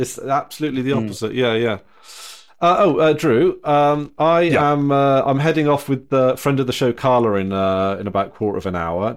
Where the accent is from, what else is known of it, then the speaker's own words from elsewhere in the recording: Wales, United Kingdom; it's a little bit like I just kind of miss being Welsh with Welsh people, and it's odd.